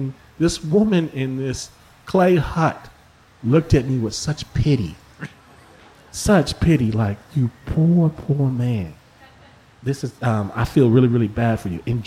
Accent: Michigan, United States; But I'm from Michigan. I'm from the Midwest.

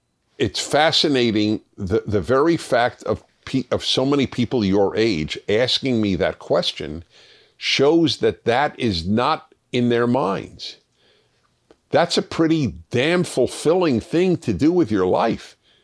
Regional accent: Houston, Texas, United States; I am from Houston, Texas. I am a Christian

